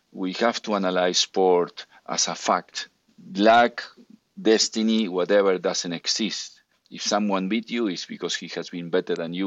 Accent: Argentina; You know, we come from Argentina

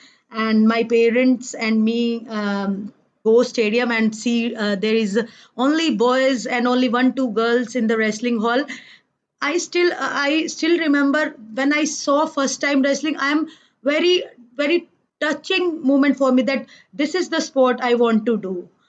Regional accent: India; English is a second language; I'm first Indian woman to win Olympic bronze.

